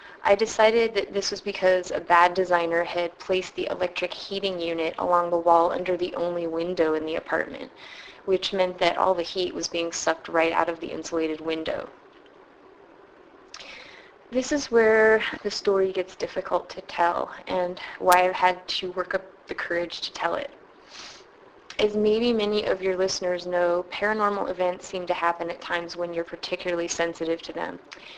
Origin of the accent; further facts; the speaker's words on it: San Francisco, California, United States; I'm from San Francisco. In 1997, I was living in Ithaca, New York, where my mother and my two half-brothers live.